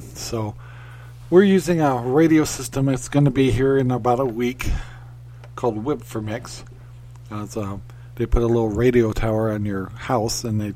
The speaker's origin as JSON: {"language": "English", "region": "Arizona", "country": "United States", "said": "I miss, well, I'm from Arizona, so I don't have to worry about heating, but I don't like the fact that I have to depend on propane."}